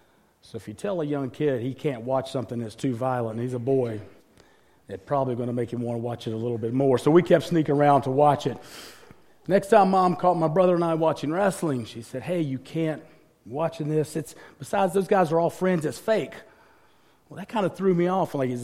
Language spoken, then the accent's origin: English; North Carolina, United States; I grew up in North Carolina, a small farm town